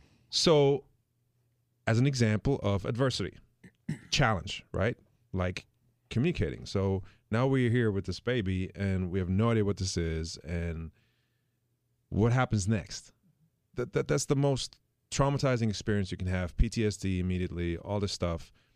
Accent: Germany; English is a second language; moved away; So in this I'm from another country. By now you probably heard it, but I'm from Germany.

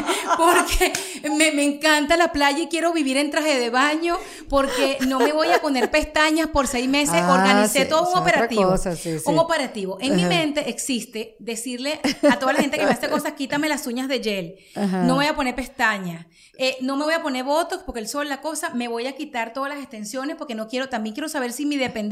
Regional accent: Caracas, Capital District, Venezuela; yo me crié en los Jardines del Valle, ¿no? En Venezuela, en la parte oeste de la ciudad, en la capital.

